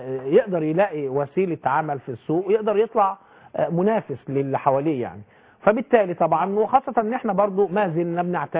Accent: Egypt; لان احنا للاسف اهملنا اللغه العربيه عندنا في مصر

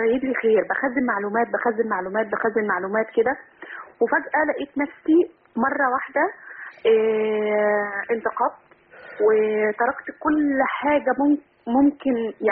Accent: Saudi Arabia; من السعودية.

